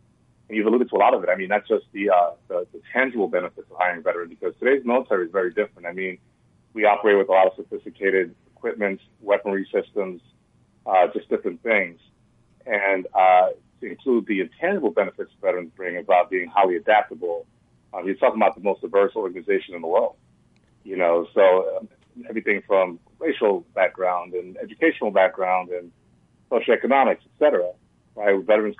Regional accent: New York, United States; I'm actually from New York originally, but I didn't go back to New York.

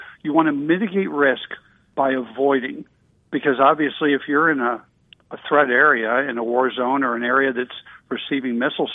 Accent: United States; And I would offer that many Americans are targets by virtue of being American in a lot of places around the world. There are mixed responses to Americans. Some people like us a lot, some people don't.

